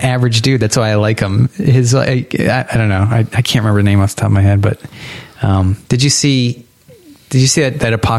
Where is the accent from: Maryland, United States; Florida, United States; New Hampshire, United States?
New Hampshire, United States; I grew up in New Hampshire, son.